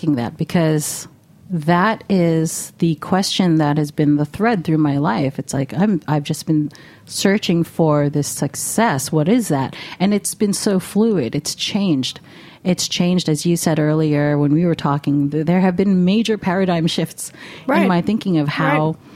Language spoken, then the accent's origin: English; New York, United States; I grew up in New York City and went to most of my years Catholic schools.